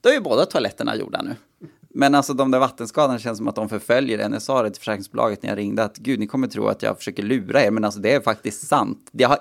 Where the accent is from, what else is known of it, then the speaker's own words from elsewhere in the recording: Kalix, Norrbotten County, Sweden; Och så bara, ja men jag är från Kalix, ja det får väl funka då.